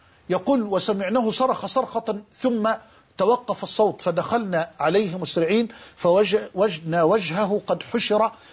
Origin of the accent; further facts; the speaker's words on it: Egypt; عندنا في مصر